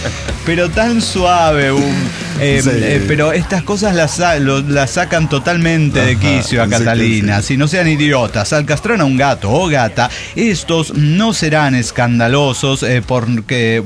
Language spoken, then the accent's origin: Spanish; Mexico; yo como mexicano, o sea, quinta generación.